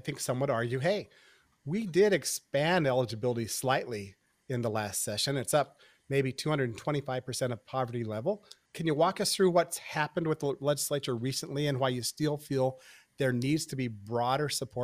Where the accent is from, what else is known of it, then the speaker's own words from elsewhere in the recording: Wyoming, United States; I followed this issue back in my home state in Wyoming and here in North Dakota for quite some time.